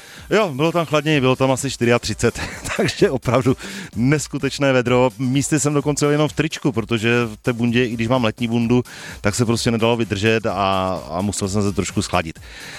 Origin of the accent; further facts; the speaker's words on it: Ostrava, Moravian-Silesian Region, Czechia; říkáme paní, že prostě jsme z Ostravy, nemáme kde bydlet